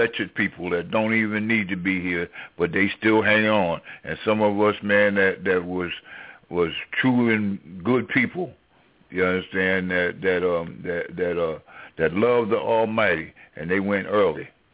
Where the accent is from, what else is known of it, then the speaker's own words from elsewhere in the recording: Israel; he was one of the brothers that I grew up with in Israel, and he passed away.